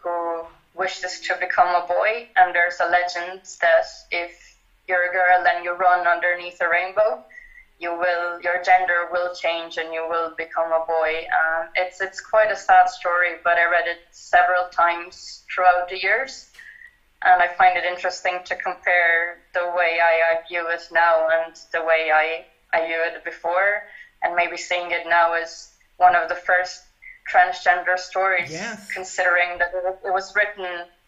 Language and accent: English; Lika-Senj County, Croatia; English is a second language; which hopefully will bring more people to my hometown and get people discover more about Nikola Tesla.